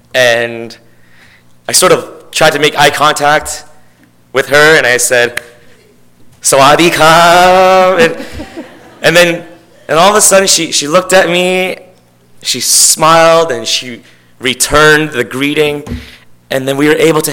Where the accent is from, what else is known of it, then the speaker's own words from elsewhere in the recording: Vancouver, British Columbia, Canada; And for someone who was born and raised in Vancouver, I could never think of doing that.